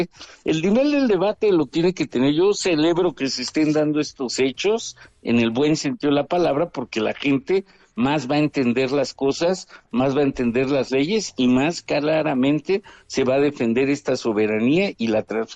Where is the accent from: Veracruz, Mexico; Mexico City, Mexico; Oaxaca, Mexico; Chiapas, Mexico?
Veracruz, Mexico; No, fíjate que yo soy de Veracruz y yo siempre estoy acostumbrado a la soberanía nacional, el pueblo veracruzano, cuatro veces heroico.